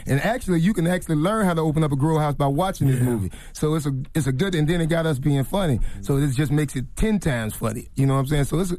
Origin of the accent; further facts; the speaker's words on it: Florida, United States; You know, I'm from Florida, so I can't talk pretty good.